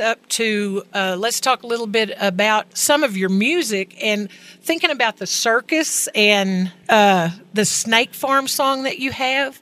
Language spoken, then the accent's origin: English; Erick, Oklahoma, United States; I'm from Western Oklahoma, right across the line in Eric, Oklahoma